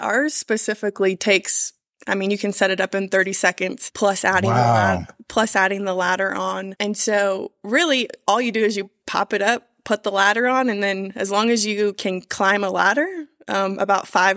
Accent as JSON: {"language": "English", "region": "Midwest", "country": "United States", "tie": "born or raised there", "said": "I grew up in the Midwest. I don't know anybody that backpacks."}